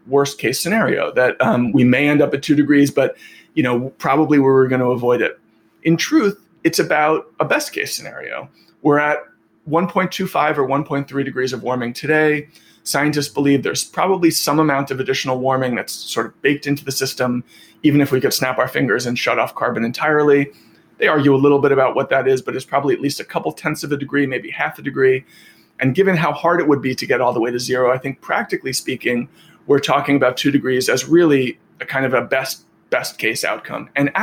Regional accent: New York City, New York, United States; I grew up, I'm a New Yorker, I've lived my whole life in this city

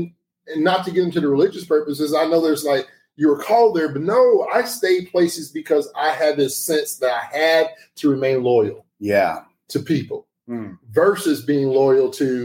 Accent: Indianapolis, Indiana, United States; growing up in Indianapolis, yeah. right, in the inner city

